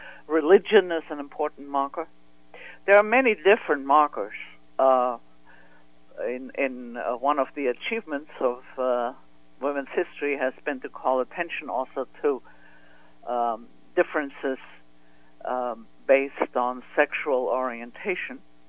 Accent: Vienna, Austria; born or raised there

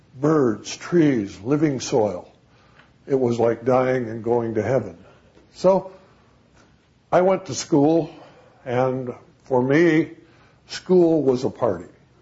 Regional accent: Montana, United States; But I was raised in Montana during the Second World War. My parents had the largest dairy farm in Montana.

